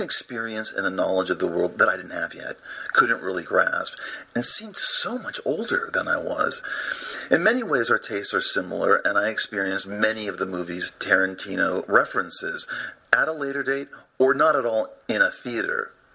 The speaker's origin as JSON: {"language": "English", "town": "Los Angeles", "region": "California", "country": "United States", "tie": "born or raised there", "said": "I was born on March 7th, 1964. And we both grew up in Los Angeles."}